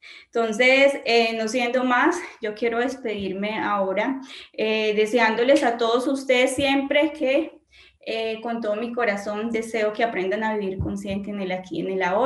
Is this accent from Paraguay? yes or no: no; Colombia; Todos saben que yo soy de Colombia.